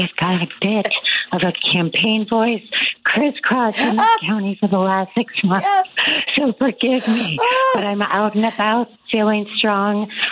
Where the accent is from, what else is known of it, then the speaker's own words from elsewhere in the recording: Park Ridge, Illinois, United States; So I grew up in the northwest suburbs in Park Ridge. I've lived in the city for 30 years, come from a really close-knit family